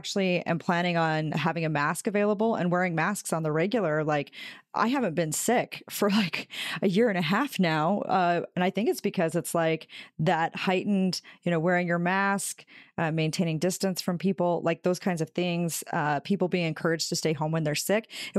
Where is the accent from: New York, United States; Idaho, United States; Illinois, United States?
Idaho, United States; I know how to hunt and fish. I grew up in Idaho.